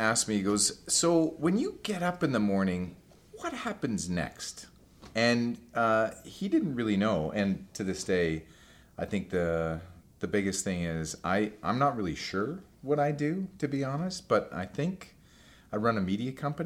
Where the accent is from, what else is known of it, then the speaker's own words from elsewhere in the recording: Taber, Alberta, Canada; Tabor, Alberta.